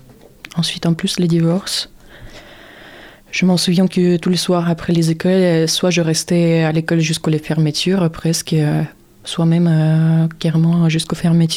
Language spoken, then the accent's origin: French; Odesa, Odesa Oblast, Ukraine; Parce que je suis née à Moldavanka. C'est un sacré quartier de bandits à l'époque.